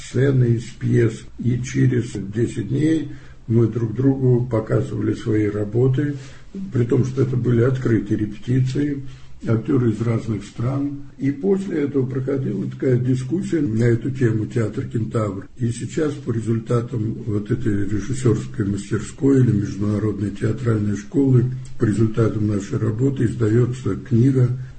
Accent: Russia; и я, значит, из России

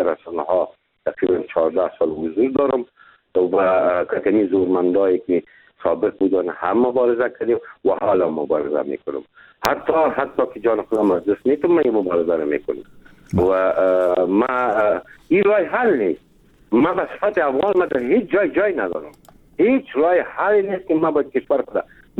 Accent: Afghanistan; خود ما تمام افغان هستیم

